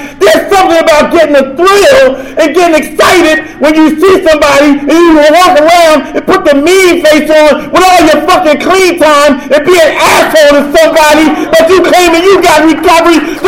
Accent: Camden, New Jersey, United States; now in Washington, United States; I know we in D.C., but I'm from Camden. New Jersey, that is.

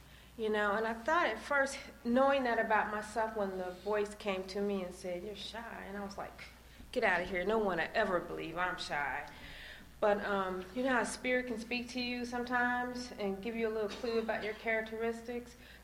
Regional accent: Midwest, United States; I'm from the Midwest originally

